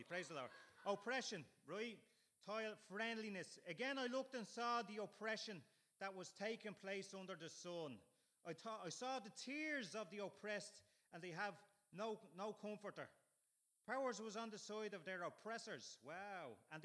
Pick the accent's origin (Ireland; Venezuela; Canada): Ireland; Dublin, County Dublin; now in Cavan, Ireland; I'm from Dublin, but I'm living in Cavan.